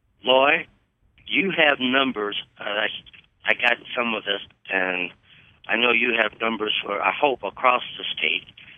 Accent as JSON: {"language": "English", "region": "California", "country": "United States", "said": "I'm from California, as you guys know, and homeschooling is pretty big there."}